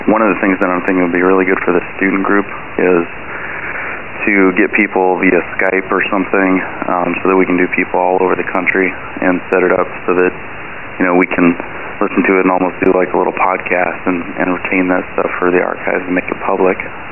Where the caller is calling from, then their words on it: Sioux Falls, South Dakota, United States; I am from Sioux Falls, South Dakota, here in the U.S.